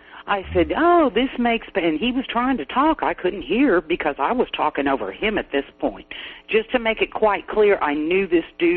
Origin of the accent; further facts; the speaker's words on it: Kansas, United States; from Kansas, you know.